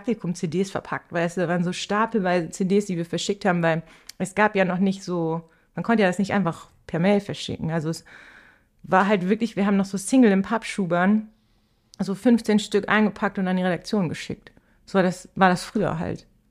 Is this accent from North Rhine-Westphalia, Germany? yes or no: no; Ulm, Baden-Württemberg, Germany; Aus Süddeutschland, Ulm die Ecke.